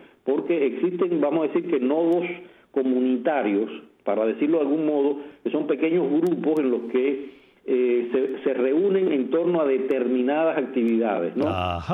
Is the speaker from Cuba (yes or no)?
yes; Holguín, Cuba; also born or lived in Guantánamo; yo nací en Guantánamo, pero en Guantánamo prácticamente, como dice mi padre, prácticamente estuve unas horas, porque de allí me trasladé a Holguín, a un pequeño pueblo de Holguín que Desde el triunfo de la revolución se llama Central Antonio Maceo.